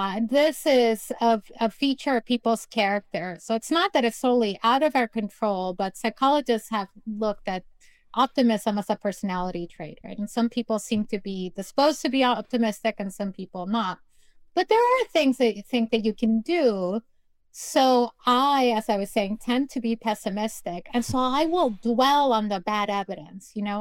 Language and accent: English; Peru; moved away as an adult; now in United States; So I'm both an immigrant. I grew up in Peru and the first person in my family to go to college. And I came to the States to go to college